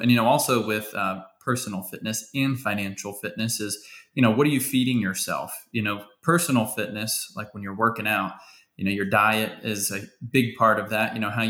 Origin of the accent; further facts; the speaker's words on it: Pennsylvania, United States; I'm probably going to have to go against you since I'm from Pennsylvania.